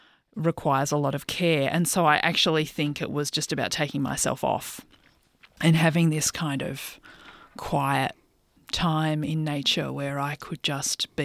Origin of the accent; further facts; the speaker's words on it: Sydney, New South Wales, Australia; I was born in the late 70s, and I grew up mostly in Sydney, but every holidays we went down there.